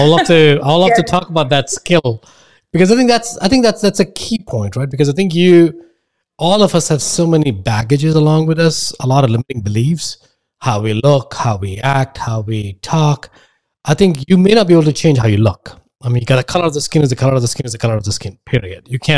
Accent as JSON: {"language": "English", "country": "India", "tie": "born or raised there", "said": "At least growing up in India, I didn't have to do that because everybody understood me because I grew up in that culture."}